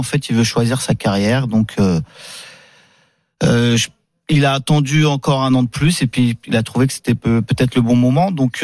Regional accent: Île-de-France, France; Je suis supporter de Lens, mais je suis un enfant de la région parisienne.

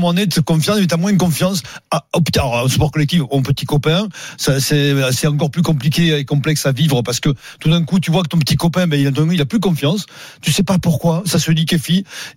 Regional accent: Castres, Occitanie, France; Je suis de Castres, moi, donc ça va.

